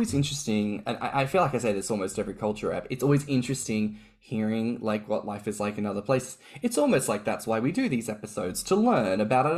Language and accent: English; Australia; as an Australian